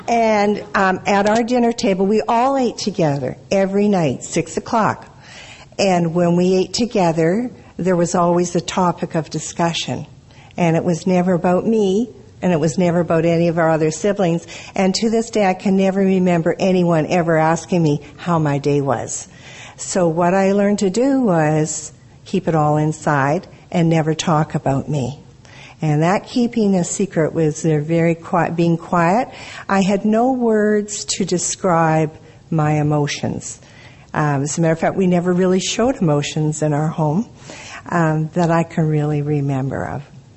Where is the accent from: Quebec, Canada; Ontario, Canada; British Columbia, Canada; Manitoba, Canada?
British Columbia, Canada; Vancouver; I am from Vancouver, Canada.